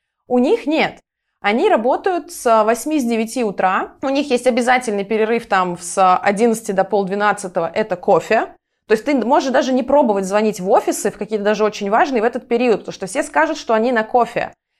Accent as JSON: {"language": "Russian", "town": "Volgograd", "region": "Volgograd Oblast", "country": "Russia", "moved": "as an adult", "said": "Даже если ты живешь не в Москве, потому что мы переезжали из Волгограда."}